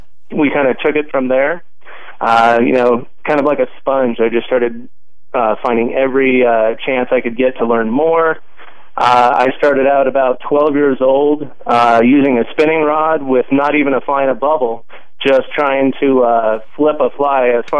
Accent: California, United States; I grew up in Southern California.

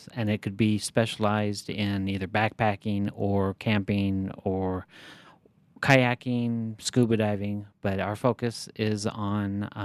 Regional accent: Denver, Colorado, United States; I grew up in Scouts, Boy Scouts here in the Denver area, and did a lot of backpacking, did a lot of winter camping

